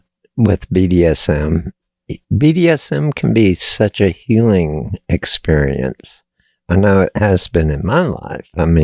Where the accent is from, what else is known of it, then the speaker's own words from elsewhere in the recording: Texas, United States; which I was never really quite a cowboy, but I was born and raised in Texas.